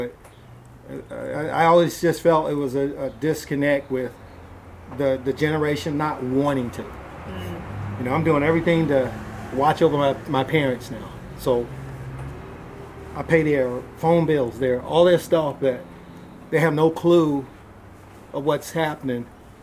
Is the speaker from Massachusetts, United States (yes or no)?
no; Virginia, United States; When I grew up in Virginia